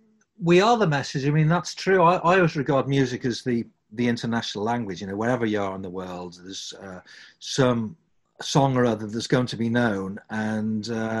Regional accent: West Kirby, North West England, United Kingdom; moved away as an adult; I went up to college in Newcastle, left my hometown, which is actually a place called West Kirby in Merseyside, south of the River Mersey.

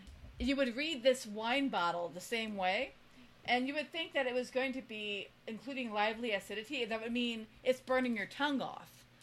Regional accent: Miami, Florida, United States; I'm from Miami. What happened to me?

